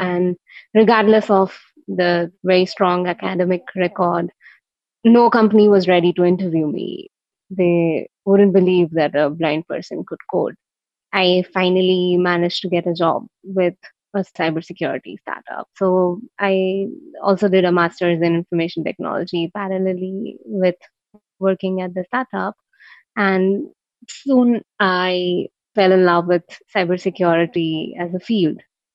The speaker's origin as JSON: {"language": "English", "town": "Mumbai", "region": "Maharashtra", "country": "India", "tie": "born or raised there", "said": "Yeah, I am born and brought up in Mumbai in India."}